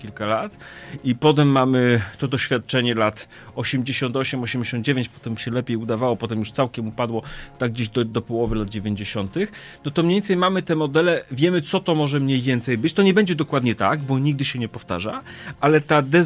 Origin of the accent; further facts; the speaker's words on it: Belarus; że my nie jesteśmy po prostu Ruscy, tylko że jesteśmy Białorusinami